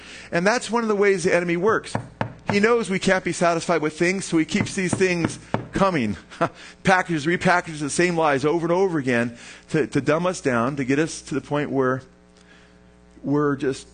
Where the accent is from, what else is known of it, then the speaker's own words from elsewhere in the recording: Simi Valley, California, United States; I was born right here in Simi Valley. Ha. And now I'm, what am I, 32 now, Lisa? 33, something like that, you know? No, I'm 52 years old. And I'm still here.